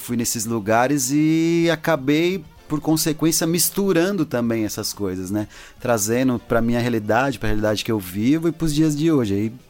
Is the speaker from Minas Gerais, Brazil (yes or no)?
no; São Paulo, Brazil; born there; now in Alto Paraíso, Brazil; Eu sou natural daqui de São Paulo, nasci em São Paulo, já fazem quase 10 anos que eu me mudei daqui, né? Fui morar em alguns lugares, passei bastante pelo Brasil todo, e eu moro na Chapada dos Veadeiros, já fazem uns 5, 6 anos, em Alto Paraíso.